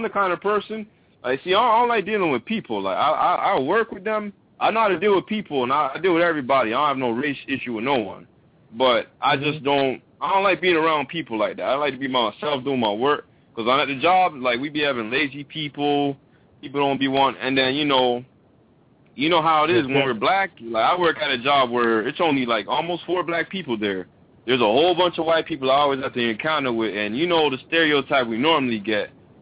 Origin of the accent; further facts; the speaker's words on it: Jamaica; See, this is where I'm kind of from an island. I don't really, you know, I'm Jamaican. So I don't really, and my dad's Haitian.